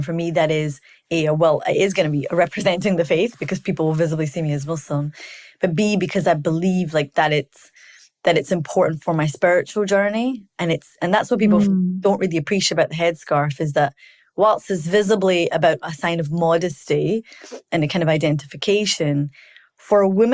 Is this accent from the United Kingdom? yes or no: yes; Scotland, United Kingdom; I grew up in Scotland. I went to predominantly white school.